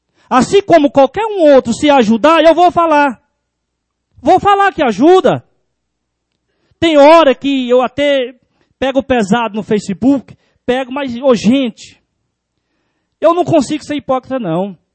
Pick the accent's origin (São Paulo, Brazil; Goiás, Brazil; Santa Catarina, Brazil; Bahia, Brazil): Goiás, Brazil; Formosa; Eu moro no lugar, eu amo meu lugar. Eu sou de Formosa, tá?